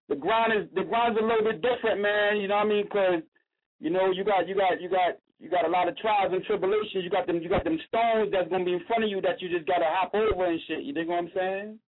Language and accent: English; New York, United States; accent: New York; I'm from New York, man. You hear the accent? I'm from New York.